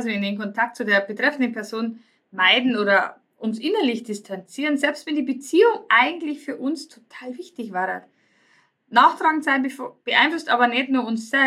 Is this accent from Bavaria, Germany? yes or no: yes; Bavaria, Germany; also bei uns in Bayern sagt man, ziemlich bockig.